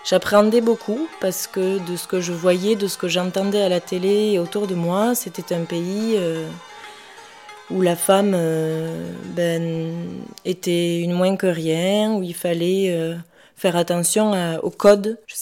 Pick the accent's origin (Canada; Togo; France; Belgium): France; Pamiers, Occitanie; also born or lived in Villepinte; Je suis née à Villepinte dans le 93. À l'âge de mes 2 ans, mes parents ont décidé de quitter Paris. Je me suis retrouvée à habiter à Pamiers.